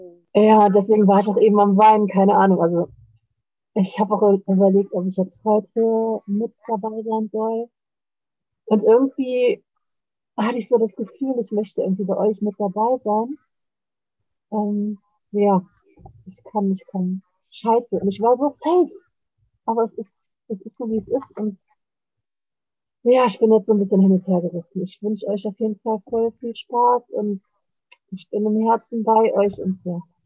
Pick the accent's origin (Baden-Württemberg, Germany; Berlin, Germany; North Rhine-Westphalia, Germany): North Rhine-Westphalia, Germany; Aachen; ich komme aus Aachen.